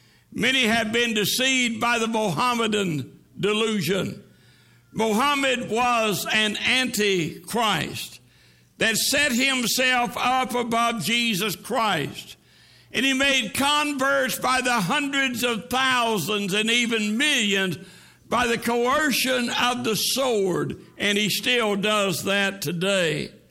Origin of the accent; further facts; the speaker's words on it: Oklahoma City, Oklahoma, United States; I remember when I was growing up in Oklahoma City